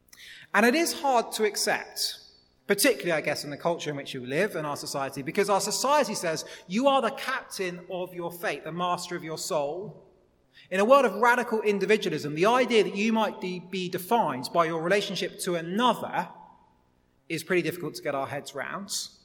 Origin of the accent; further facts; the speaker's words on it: Liverpool, North West England, United Kingdom; born there; Because I was born in Liverpool and I've identified as a Liverpool fan for my whole life